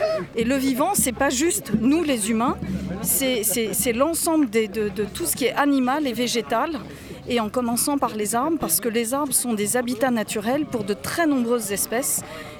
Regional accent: Centre-Val de Loire, France; Mais nous, on vient d'Eure-et-Loir

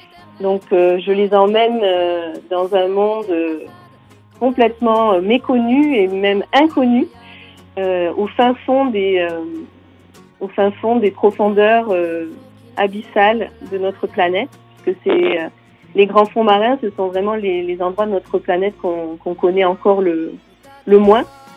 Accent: France; même si je ne pouvais pas voter à l'époque là-bas en tant que Française.

